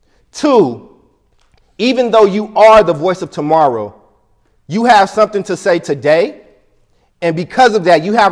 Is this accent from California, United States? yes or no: yes; Oakland, California, United States; also born or lived in Chicago; asked me what my experience was living in Chicago and growing up in Oakland